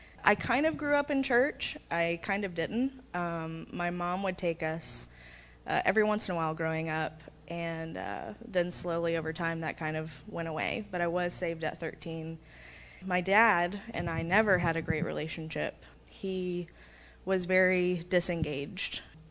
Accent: Marietta, United States; I grew up in Marietta.

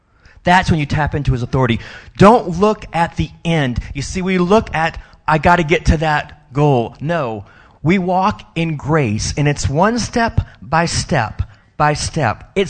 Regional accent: New Orleans, Louisiana, United States; I'm from New Orleans, so you have the Mississippi, and it bends constantly. And that's why it's called the Crescent City, because it goes in a crescent around the city.

